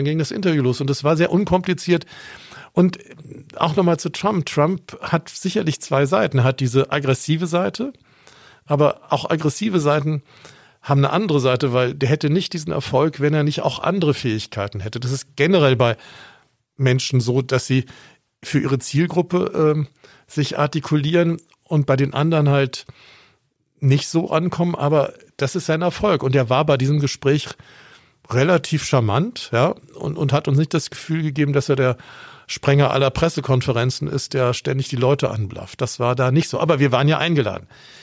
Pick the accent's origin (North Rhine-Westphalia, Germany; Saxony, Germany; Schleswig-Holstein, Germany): North Rhine-Westphalia, Germany; Bonn; now in Augsburg, Germany; ich bin in Bonn aufgewachsen